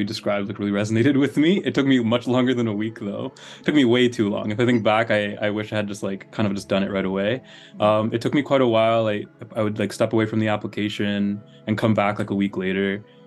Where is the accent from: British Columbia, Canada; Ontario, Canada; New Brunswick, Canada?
British Columbia, Canada; Vancouver; I'm from Vancouver, BC.